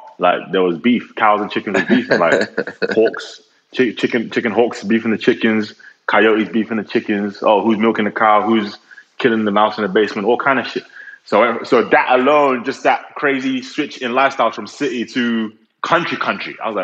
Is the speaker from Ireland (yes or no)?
no; Nigeria; So I've lived in 4 different countries. I've lived in, you know, I'm Nigerian, but I don't think I had a typical Nigerian upbringing